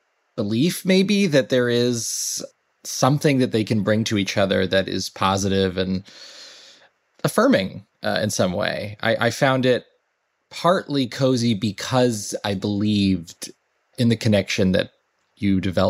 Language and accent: English; Los Angeles, California, United States; born there; I grew up all over, but I was born in Los Angeles.